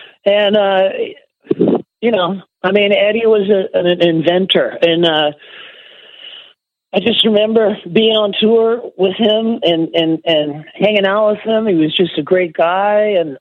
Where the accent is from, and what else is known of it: Canada; born or raised there